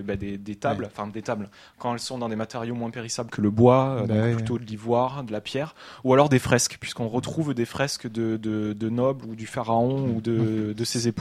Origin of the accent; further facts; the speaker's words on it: South, France; Moi, je dis un jouet, je viens du Sud, j'ai un très bon accent, je dis jouets.